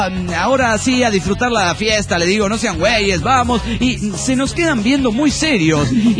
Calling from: Chetumal, Quintana Roo, Mexico; de Chetumal, Quintana Roo.

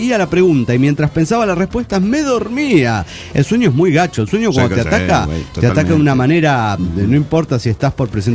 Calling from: Córdoba, Argentina; de Córdoba, Argentina.

